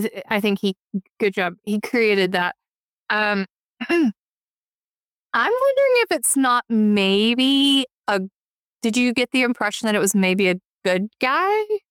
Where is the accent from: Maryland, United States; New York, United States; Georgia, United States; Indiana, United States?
Georgia, United States; I got a PhD in how to talk. I'm from Georgia.